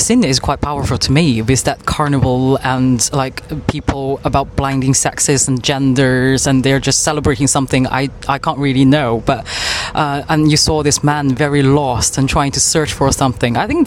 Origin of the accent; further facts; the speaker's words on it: China; I'm a Chinese journalist and film critic.